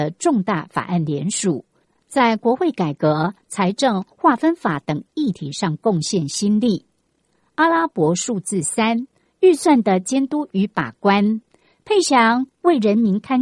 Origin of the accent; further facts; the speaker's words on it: Keelung, Taiwan; 我透过社群媒体分享基隆的美食，介绍基隆的美好，是希望让更多人认识我的家乡